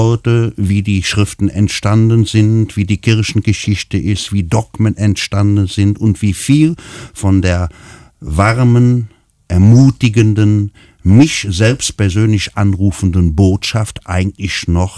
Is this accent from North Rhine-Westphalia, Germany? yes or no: yes; Cologne, North Rhine-Westphalia, Germany; Ich bin in Ehrenfeld groß geworden